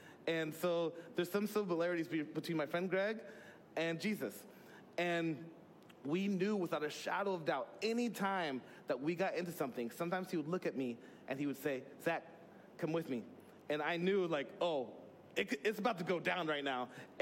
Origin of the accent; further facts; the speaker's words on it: Tacoma, Washington, United States; I grew up on the east side of Tacoma, and it was a little rough.